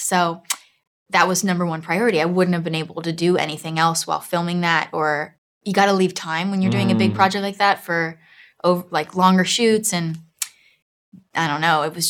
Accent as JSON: {"language": "English", "town": "Miami", "region": "Florida", "country": "United States", "said": "I'm from Miami, Florida, South Miami. But they're not Southern, you know, like."}